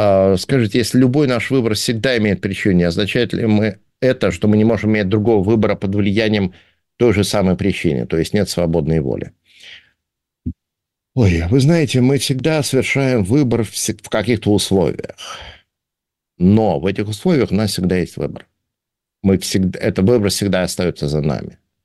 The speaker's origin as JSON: {"language": "Russian", "country": "Russia", "tie": "born there", "first_language": "Russian", "said": "я родился в России, это мой родной язык"}